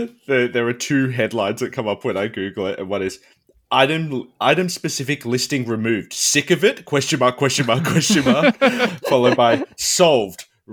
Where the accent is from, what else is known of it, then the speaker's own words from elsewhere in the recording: Blue Mountains, New South Wales, Australia; taking her up to my hometown, the Blue Mountains, and like early date shit, you go antiquing